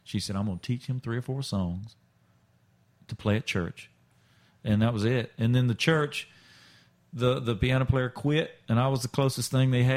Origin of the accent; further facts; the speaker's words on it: Lyons, Georgia, United States; South Georgia, a little town called Lyons, Georgia.